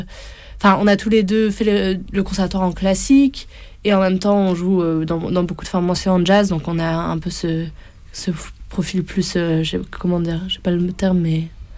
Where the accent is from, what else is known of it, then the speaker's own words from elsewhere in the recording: Montreuil, Île-de-France, France; Je suis née à Montreuil, j'ai grandi à Montreuil.